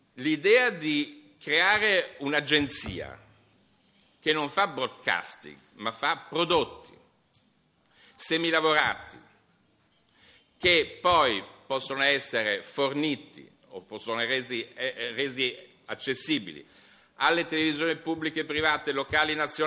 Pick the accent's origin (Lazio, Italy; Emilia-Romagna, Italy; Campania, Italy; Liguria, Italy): Liguria, Italy; Genoa; io sono genovese quindi sono sensibile al tema dei porti